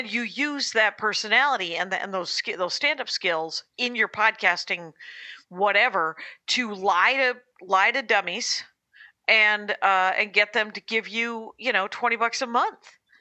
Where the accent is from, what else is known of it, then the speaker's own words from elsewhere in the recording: Wisconsin, United States; I'm from Wisconsin. That's a milk.